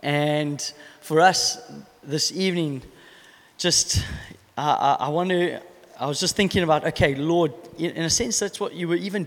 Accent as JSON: {"language": "English", "town": "Port Elizabeth", "region": "Eastern Cape", "country": "South Africa", "said": "I am from Port Elizabeth, as you've heard"}